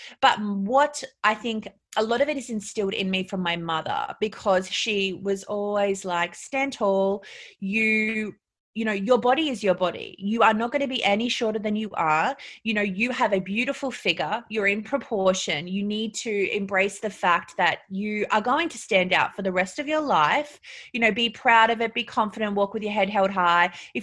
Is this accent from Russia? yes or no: no; Australia; also born or lived in United States; growing up in Australia where everyone wants to be this tiny, tiny person, and going to America where it's okay to have hips and boobs